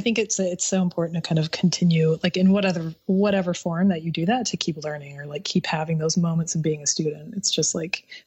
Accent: Utah, United States; growing up in Utah and not having a lot of access to pop culture when I was younger, things were always new later especially when I came to San Francisco and Los Angeles.

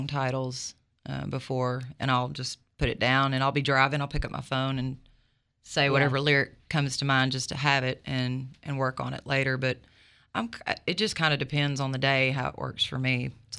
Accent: Brinkley, Arkansas, United States; also born or lived in Little Rock; So, I'm from Brinkley area originally, and we moved to Little Rock when I was in fourth grade and stayed there for quite a while, and I've been back in Brinkley for the last 10 years.

